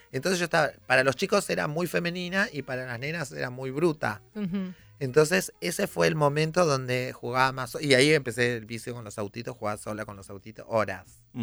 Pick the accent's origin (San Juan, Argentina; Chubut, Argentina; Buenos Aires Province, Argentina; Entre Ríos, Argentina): Buenos Aires Province, Argentina; Adrogué; Ahí me crié en Adrogué